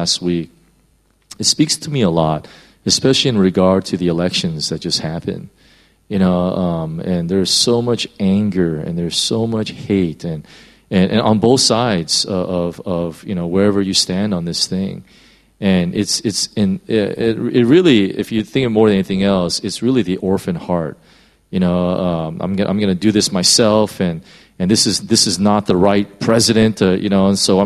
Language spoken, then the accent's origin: English; United States; And if I'm going to be honest, sometimes I'm quite embarrassed as an American.